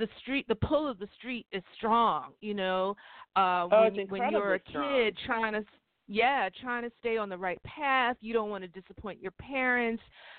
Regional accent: Bronx, New York, United States; I grew up in the South Bronx

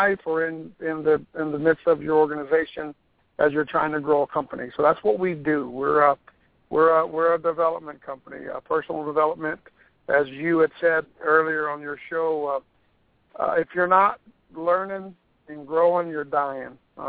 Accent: Kentucky, United States; I live born and raised in northern Kentucky, about 40 miles south of Cincinnati, where I was raised on a small farm, and I live in Florence, Kentucky.

